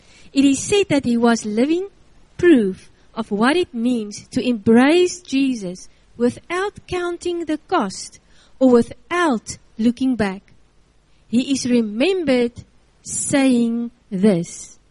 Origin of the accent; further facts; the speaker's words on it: Worcester, Western Cape, South Africa; Woester, ek kom van daar af, ek praat uit my tuisdorp.